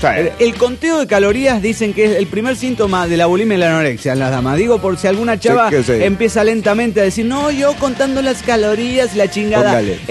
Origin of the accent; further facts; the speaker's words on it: Guadalajara, Jalisco, Mexico; de Guadalajara, Jalisco, México.